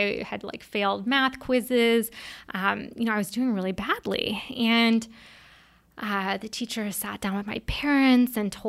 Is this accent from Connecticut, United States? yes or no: yes; New Haven, Connecticut, United States; I grew up in New Haven, Connecticut, and both my parents were highly educated but had sent me to a New Haven public school